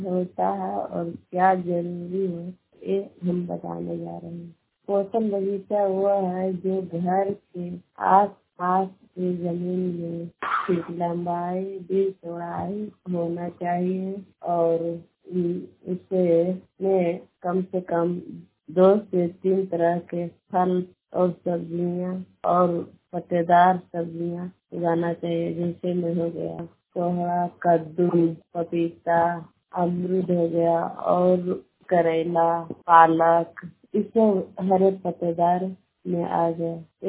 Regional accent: Balapur, Bihar, India; और मैं बलापुर के रहने वाली हूँ। नादीगंज प्रखंड से नवादा जिला से हूँ।

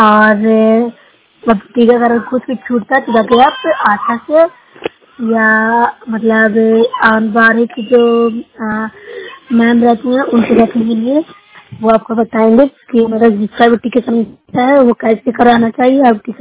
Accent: Noorsarai, Bihar, India; मैं नूसरा ब्लॉक से हूँ, जिला नालंदा से।

